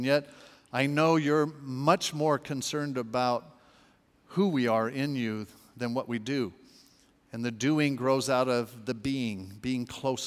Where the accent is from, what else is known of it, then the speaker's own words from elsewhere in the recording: Hermosa Beach, California, United States; I grew up in Hermosa Beach up in L.A. County area, the beach community